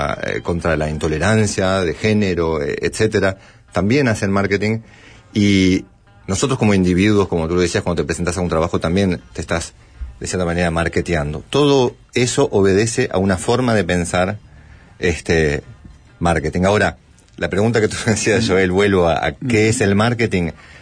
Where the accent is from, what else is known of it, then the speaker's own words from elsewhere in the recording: Uruguay; moved away as an adult; also born or lived in France; yo soy uruguayo, sí. y feliz de ser uruguayo y de haber vuelto al Uruguay hace 3 años, pero pasé 30 años en Francia, donde me fui a estudiar.